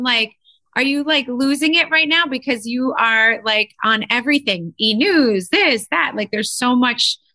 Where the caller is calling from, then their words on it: New Jersey, United States; I'm here live from New Jersey.